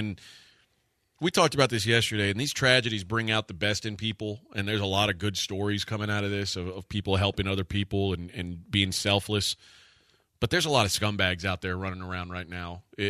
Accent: Texas, United States; but it's where I grew up in Brazoria County.

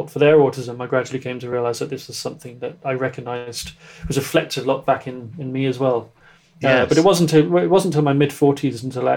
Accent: Norwich, East of England, United Kingdom; Growing up in Norwich is a very nice place to grow up, certainly as a child. It's very safe. It's a small, compact city.

